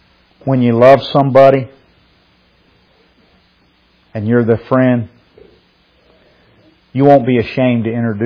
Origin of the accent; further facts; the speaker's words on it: Ohio, United States; I said, "I'm from Ohio.